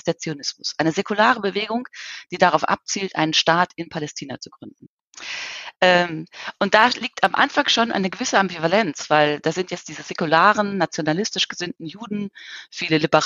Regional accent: Hesse, Germany; Er ist etwa so groß wie mein Heimatland Hessen.

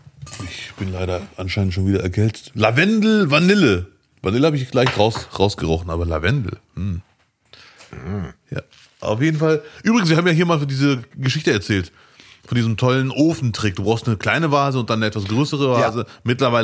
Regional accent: Morocco; now in Duisburg, Germany; Ich bin Marokkaner, der in Duisburg lebt.

